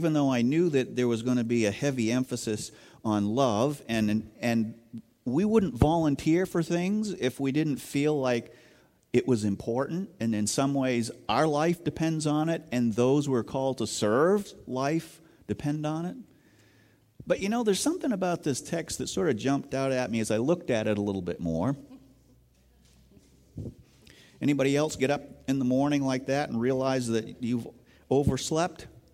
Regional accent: New England, United States; I grew up in the Congregational Church in New England, going to church every day of my life for as long as I could remember

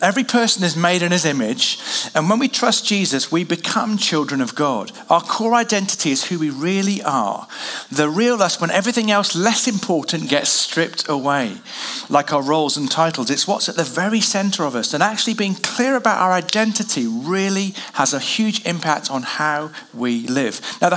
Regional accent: England, United Kingdom; My goodness, I'm very English, talking about the weather.

